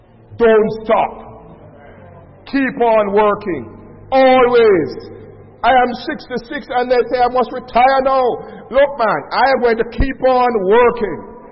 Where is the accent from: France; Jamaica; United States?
Jamaica; And they say, and I always say, I'm from Jamaica.